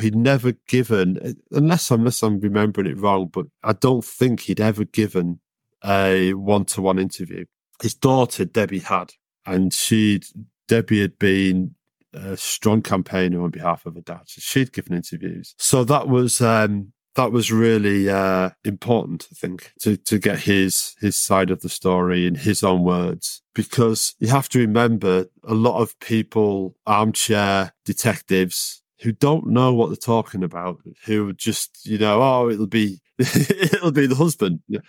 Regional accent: Darlington, North East England, United Kingdom; I was excited to do the story because I'm from Darlington. I remembered the story, and it's quite a small town.

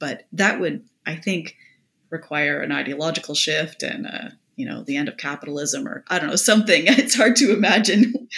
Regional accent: Saskatchewan, Canada; I grew up in Saskatchewan and I've survived winters

